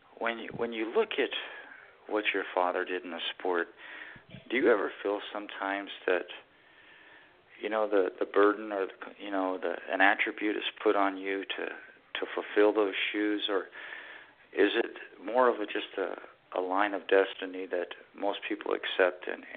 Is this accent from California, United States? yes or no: yes; California, United States; You know, I came from California out here, and, you know, it's a whole new life.